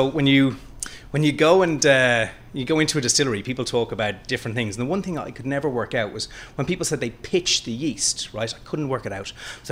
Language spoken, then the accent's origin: English; Ireland; I'm Irish.